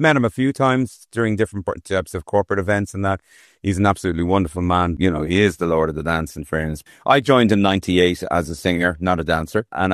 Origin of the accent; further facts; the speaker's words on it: Ireland; So we can all actually claim to have a bit of royalty in our blood as Irish men and Irish women across the world.